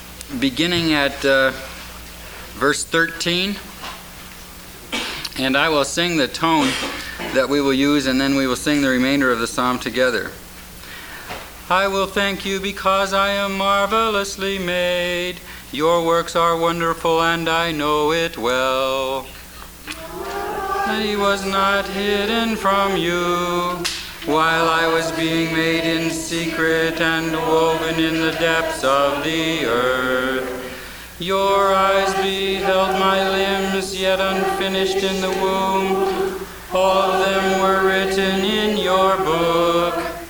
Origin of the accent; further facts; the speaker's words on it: Valparaiso, Indiana, United States; I come from Valparaiso, Indiana, where I teach biblical studies at Valparaiso University.